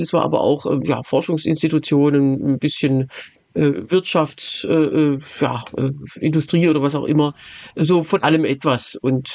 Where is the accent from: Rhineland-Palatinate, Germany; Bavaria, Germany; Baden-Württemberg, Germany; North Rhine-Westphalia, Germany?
Baden-Württemberg, Germany; Zwei davon sind in meiner Heimat Hohenlohe.